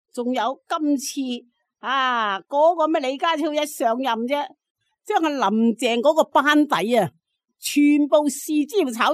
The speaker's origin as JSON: {"language": "Cantonese", "country": "Hong Kong", "said": "如果真系能够还我哋香港人自由咧，我谂大把人翻翻去香港啦。"}